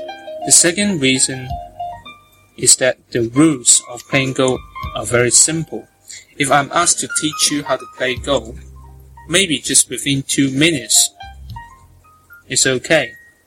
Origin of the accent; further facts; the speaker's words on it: Hong Kong; first language Cantonese; English is a second language; In Hong Kong, since my mother language is Cantonese, there's usually not many chances for me to speak, English.